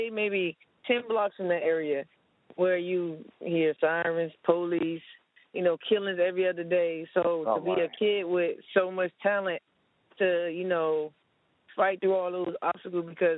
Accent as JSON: {"language": "English", "town": "Miami", "region": "Florida", "country": "United States", "tie": "born or raised there", "said": "No, I grew up in Miami, small town in Miami called Liberty City. The small town. We're going to say small town. We know Miami big."}